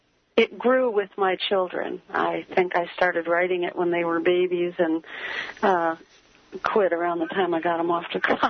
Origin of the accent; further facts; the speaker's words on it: Toledo, Ohio, United States; because I grew up in Toledo, Ohio, and a resource classroom in a public school for blind children opened the year that I lost my sight